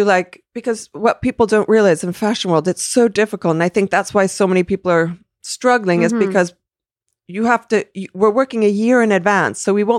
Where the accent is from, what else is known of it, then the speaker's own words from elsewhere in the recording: New Jersey, United States; And we're from New Jersey. You know, you wear Speedos to the local swimming pool and that's it.